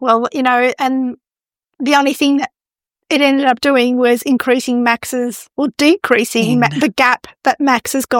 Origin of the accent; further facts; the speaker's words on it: Australia; I'm an Australian, so I'm hoping